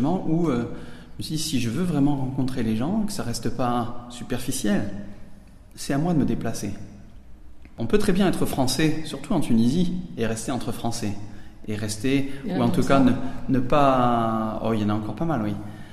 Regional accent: Rodez, Occitanie, France; J'étais bien inséré dans l'église diocésaine là où j'ai grandi, à Rodez, en Aveyron, en aumônerie.

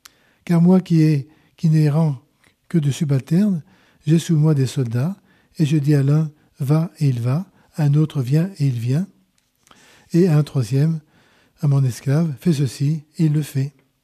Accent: France; Eh bien, face à tout cela, chers amis, comment ça se passe, ces relations, chez nous, en France ?

